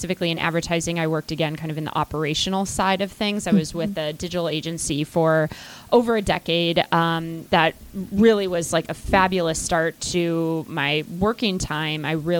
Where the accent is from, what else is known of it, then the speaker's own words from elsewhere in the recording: Minnesota, United States; also born or lived in Ohio; I use she, her, hers pronouns. I'm originally from Minnesota. I was actually born on the Iron Range up north